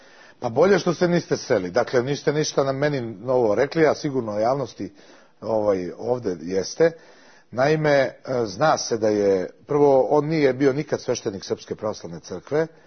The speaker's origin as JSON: {"language": "Serbian", "country": "Serbia", "said": "ali ja vam ovdje odgovorno tvrdim da ja kao Srbin nikada to nisam planirao niti mislio."}